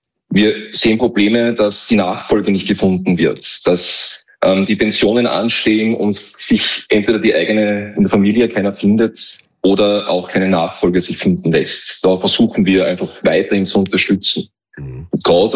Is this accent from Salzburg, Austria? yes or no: yes; Salzburg, Austria; also born or lived in Upper Austria; ich selber bin Oberösterreicher und auch eben lange Zeit in Salzburg aufgewachsen, zur Schule gegangen damals.